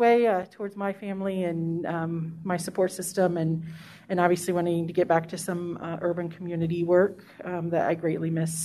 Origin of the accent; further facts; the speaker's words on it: Indiana, United States; I actually grew up just south of here, between Muncie and Richmond, kind of out in the country.